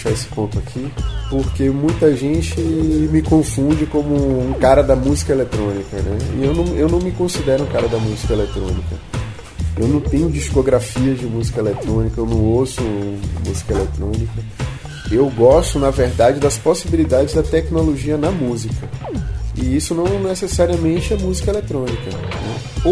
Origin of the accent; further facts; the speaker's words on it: Aracaju, Sergipe, Brazil; moved away as an adult; now in Salvador, Brazil; sou de Aracaju, Sergipe. Eu moro aqui em Salvador há 13 anos. Vim pra cá pra fazer faculdade de música, o curso de composição. E, enfim, vim pra estudar música e acabei ficando. Acabei fazendo, me tornando parte da cidade e meio baiano mesmo.